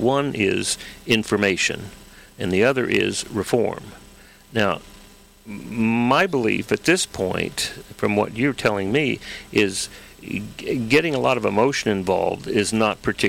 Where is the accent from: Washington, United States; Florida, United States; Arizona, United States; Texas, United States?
Texas, United States; now in California, United States; I grew up in Texas. I know he will.